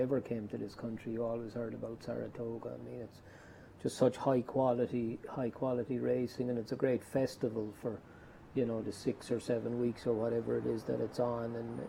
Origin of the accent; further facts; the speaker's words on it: Ireland; Well, I'm from Ireland originally, Seth.